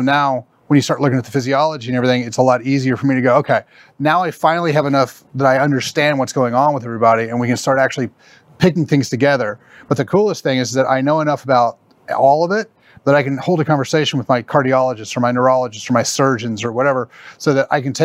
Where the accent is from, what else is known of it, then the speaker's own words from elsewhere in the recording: Oklahoma, United States; So I grew up in Oklahoma.